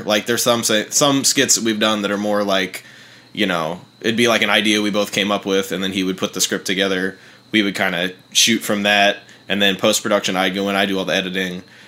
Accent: Akron, Ohio, United States; I actually grew up around here. I grew up in Goodyear Heights.

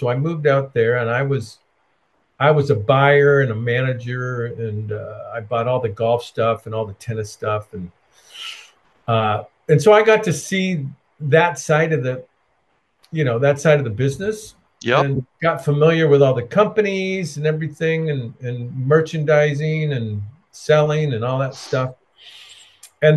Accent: Escondido, California, United States; Mark and I grew up together in Escondido, a little town out here, Southern California

